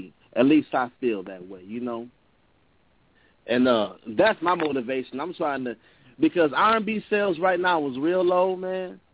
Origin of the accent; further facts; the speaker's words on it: St. Paul, Minnesota, United States; born there; now in Minneapolis, United States; Well, I was born in St. Paul, Minnesota. But I live in Minneapolis, the south side of Minneapolis.